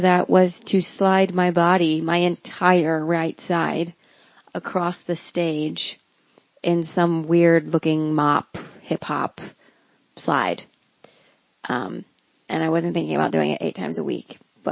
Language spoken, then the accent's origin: English; Raleigh, North Carolina, United States; that was a really great opportunity for me because I'm from North Carolina.